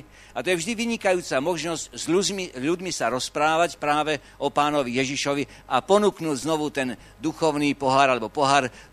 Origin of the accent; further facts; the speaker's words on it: Vojvodina, Serbia; pomaly 10% alebo aj viacej 12% návštevníkov sme z Dolnej Zeme.